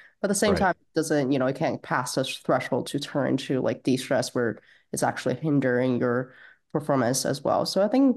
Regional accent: China; But I grew up like in China, and we had very serious testing culture there.

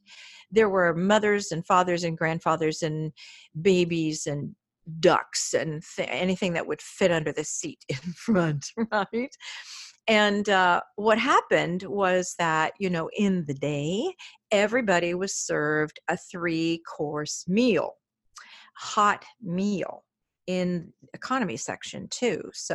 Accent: Oregon, United States; also born or lived in Hawaii; I think it was Hawaii. But I'm from Oregon originally. So I figured, well, I'll go home and maybe live with my parents for a bit

